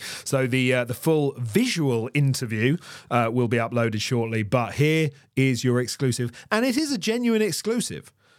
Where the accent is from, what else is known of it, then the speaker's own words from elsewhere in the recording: South East England, United Kingdom; Well, from a little place called Sussex